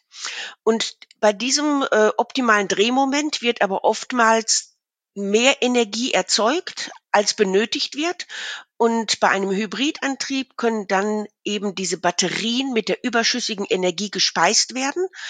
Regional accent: North Rhine-Westphalia, Germany; lebe ja nicht an der Küste hier im Münsterland, ist ja schön Inland und was ich nie früher und also von aufgewachsen bin ich im Ruhrgebiet

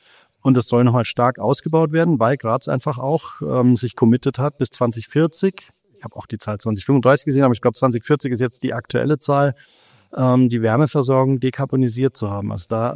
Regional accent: Bavaria, Germany; ich komme aus Mainfranken, da gibt es Muschelkalk und auch jede Menge Steinbrüche

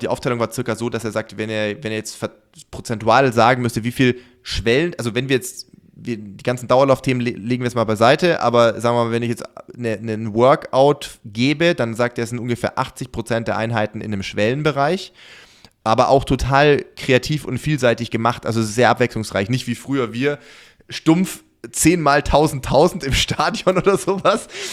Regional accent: Sindelfingen, Baden-Württemberg, Germany; ein sehr, sehr, sehr interessantes Gespräch mit einem guten Freund aus meiner Heimat

